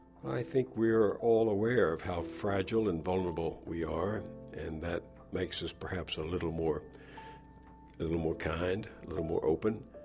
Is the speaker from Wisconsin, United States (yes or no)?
no; Texas, United States; No, I come from Texas. I like the wide open